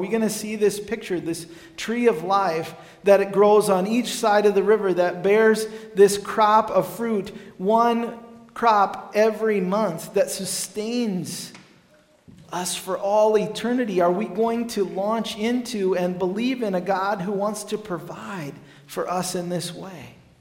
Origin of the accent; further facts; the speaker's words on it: Cherokee, United States; when I was a kid, growing up in Cherokee